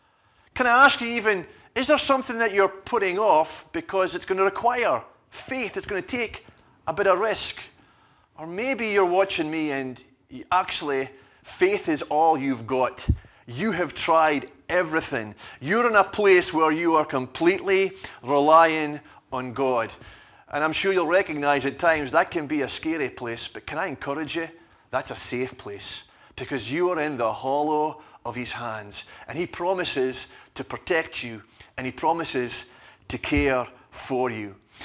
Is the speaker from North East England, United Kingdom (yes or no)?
no; Fraserburgh, Scotland, United Kingdom; I was on a run on Fraserburgh Beach, running away from my hometown of Fraserburgh